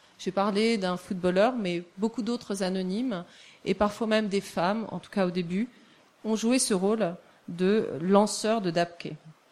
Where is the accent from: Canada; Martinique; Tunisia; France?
Tunisia; moi, par exemple, je le prononce dhad, parce que je suis tunisienne